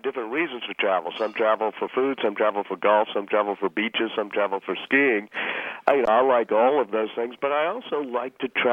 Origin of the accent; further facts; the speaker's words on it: New Orleans, Louisiana, United States; I think New Orleans, my hometown, is a great place to go now